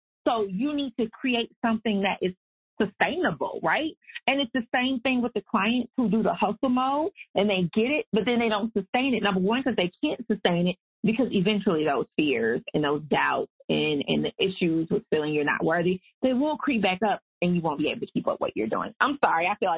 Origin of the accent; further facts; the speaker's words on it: the South, United States; accent: Southern; I'm from the South. If you couldn't tell, I didn't even try to do standard American accent today. You got